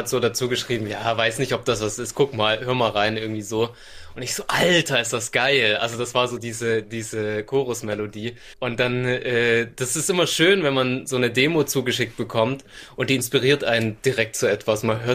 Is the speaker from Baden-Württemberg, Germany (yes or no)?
yes; Stuttgart, Baden-Württemberg, Germany; bin aus Stuttgart